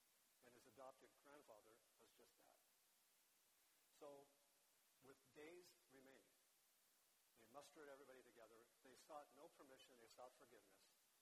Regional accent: Scottsdale, Arizona, United States; Well, good afternoon. I'm from Scottsdale. Is that okay? Okay, I mean, it's not Florida.

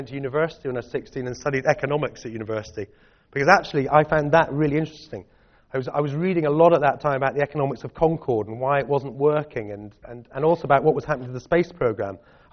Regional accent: Edinburgh, Scotland, United Kingdom; I was brought up in Scotland, in Edinburgh in Scotland, and I am Scottish.

